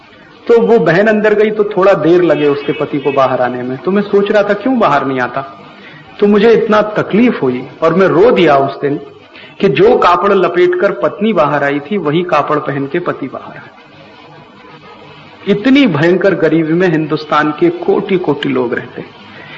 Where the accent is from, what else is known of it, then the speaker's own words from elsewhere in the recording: Uttar Pradesh, India; born there; मैं जिस गांव में पैदा हुआ उत्तर प्रदेश में, जिसका नाम आपको लिया गया, नाह मेरा गांव है अलीगढ़ जिले में, मेरे गांव में अभी तक इलेक्ट्रिसिटी नहीं है